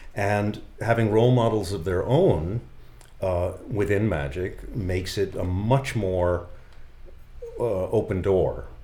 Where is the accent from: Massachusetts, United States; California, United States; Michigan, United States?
Massachusetts, United States; also born or lived in Ithaca, New York; I grew up in the Boston area.